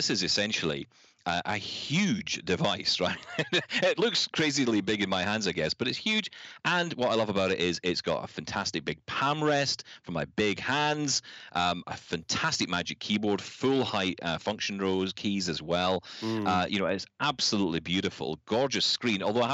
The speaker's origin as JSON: {"language": "English", "region": "Scotland", "country": "United Kingdom", "said": "I'm doing the exact opposite of being Scottish."}